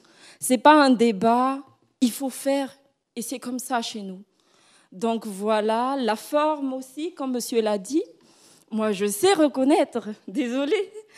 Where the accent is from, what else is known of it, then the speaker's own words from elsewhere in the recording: Madagascar; moved away as an adult; now in France; Oui, bon, je viens de Madagascar, une étudiante ici depuis un mois